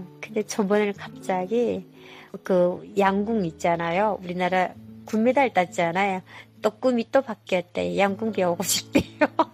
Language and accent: Korean; North Korea; now in South Korea; 교회에서 제가 북한 사람이라 하니까